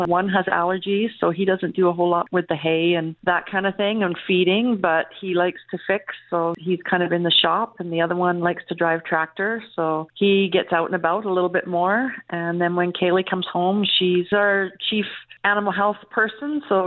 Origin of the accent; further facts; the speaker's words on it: Ontario, Canada; also born or lived in England / Yukon; I was born in England and moved to Ontario when I was like 5 or 6, and then I moved to the Yukon when I was like 13. So definitely not from a farm